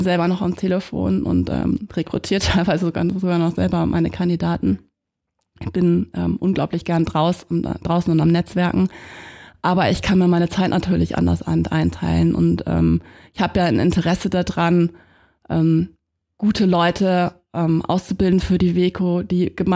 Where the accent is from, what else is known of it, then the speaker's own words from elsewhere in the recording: Northern Germany, Germany; now in Munich, Germany; Auch als Norddeutsche Dern, wie man so schön sagt, fühle ich mich hier in München und in der Nähe zu den Bergen super wohl.